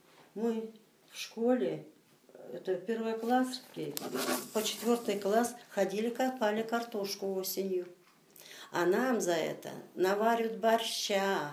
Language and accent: Russian; Yelovka, Kemerovo Oblast, Russia; Кемеровская область, Ежемурский район, деревня Еловка.